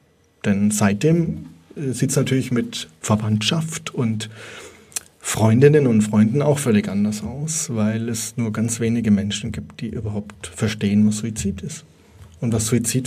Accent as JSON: {"language": "German", "region": "Bavaria", "country": "Germany", "said": "Bei uns in Bayern sehr, sehr häufig"}